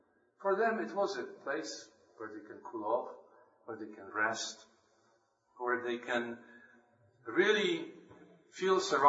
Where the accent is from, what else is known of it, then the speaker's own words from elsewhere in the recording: Poland; now in United States; I moved from Poland, where I was born and raised, to America, I was a sojourner.